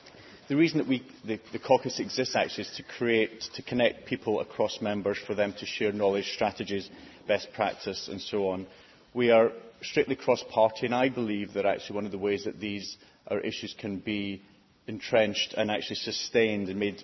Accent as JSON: {"language": "English", "region": "Scotland", "country": "United Kingdom", "said": "I'm from Scotland"}